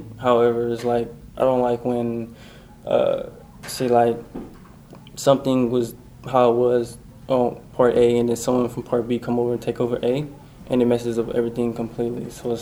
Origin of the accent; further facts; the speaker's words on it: Oakland, California, United States; Oakland, California.